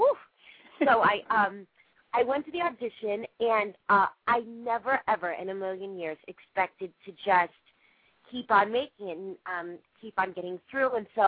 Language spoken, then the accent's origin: English; Las Vegas, Nevada, United States; Well, I'm from Vegas originally, and so I grew up, you know, not on the Strip, so I didn't understand the Vegas experience.